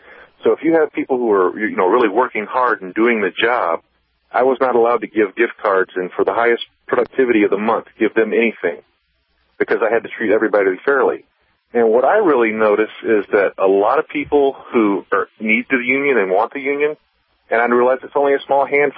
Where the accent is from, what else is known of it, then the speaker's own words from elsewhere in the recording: the South, United States; now in Michigan, United States; I actually moved to Michigan in 2002, and I am from the South, so I never dealt with unions or even really knew what a union was all about.